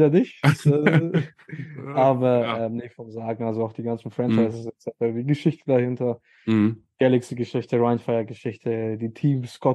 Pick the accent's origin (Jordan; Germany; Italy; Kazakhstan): Germany; Bavaria; für mich als Franke